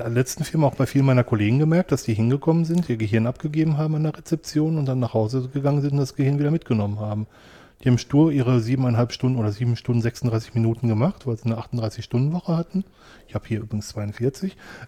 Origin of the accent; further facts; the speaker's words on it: Wanne-Eickel, North Rhine-Westphalia, Germany; Ich bin in Wanne-Eickel echt im Ruhrgebiet groß geworden und ich habe gesagt, ich werde meinen Wanne-Eickel nie verlassen.